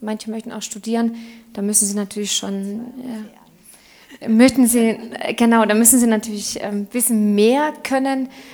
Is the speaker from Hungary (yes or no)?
yes; Hungary; now in Germany; also ich bin selber Ausländerin. Ich komme aus Ungarn. Ich lebe seit 15 Jahren in Deutschland.